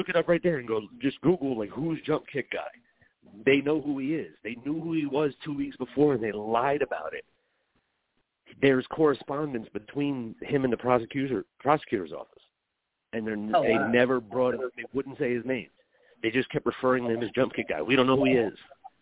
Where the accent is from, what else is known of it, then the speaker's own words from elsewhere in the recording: New Jersey, United States; from New Jersey.